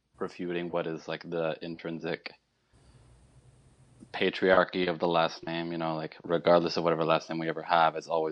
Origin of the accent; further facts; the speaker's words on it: California, United States; I usually tell people I'm from SoCal, Southern California.